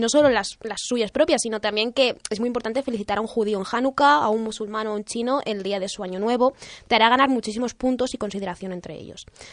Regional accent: Spain; y más siendo un exótico extranjero, como somos siempre los españoles

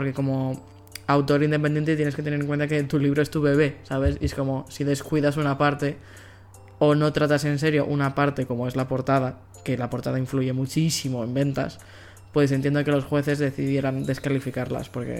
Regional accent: Valencian Community, Spain; que encima nos pilla a nosotros medio cerca porque somos de la Comunidad Valenciana, ¿no?

